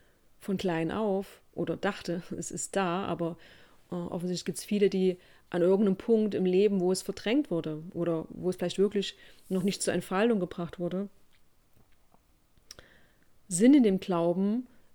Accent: Germany; ich bin in der DDR groß geworden. Das heißt, bei uns war Glaube und Spiritualität, das gab es bei uns nicht.

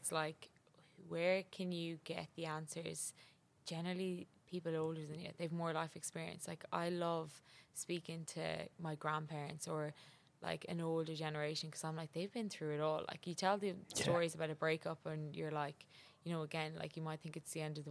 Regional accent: Connacht, Ireland; So I come from County Mayo.

